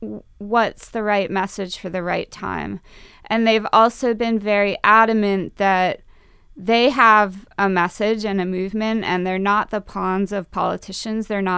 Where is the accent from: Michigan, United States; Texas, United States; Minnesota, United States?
Minnesota, United States; Minneapolis; I'm from Minneapolis. I went to an urban public school in Minneapolis where we had some security.